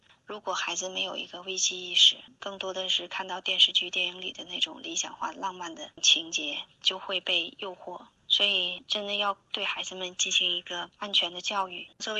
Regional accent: Sydney, New South Wales, Australia; 大家好，我是来自悉尼的妈妈。

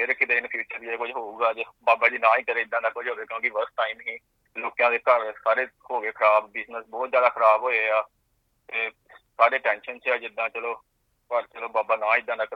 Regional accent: Amritsar, Punjab, India; ਮਾਝੇ ਦਾ ਜੀ, ਮੈਂ ਆਪਣਾ ਰਾਜਸਥਾਨ ਸੀ ਤੋਂ ਬਿਲੋਂਗ ਕਰਦਾ ਜੀ, ਅੰਮ੍ਰਿਤਸਰ ਤੋਂ

